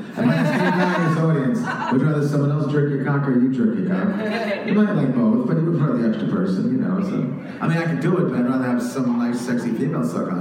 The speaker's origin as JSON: {"language": "English", "region": "New York", "country": "United States", "said": "I'm from New York originally."}